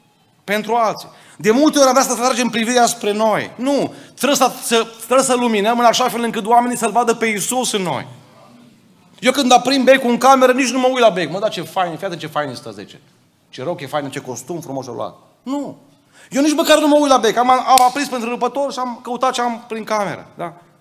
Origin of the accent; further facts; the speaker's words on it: Arad, Arad County, Romania; born there; Eu m-am născut în Arad.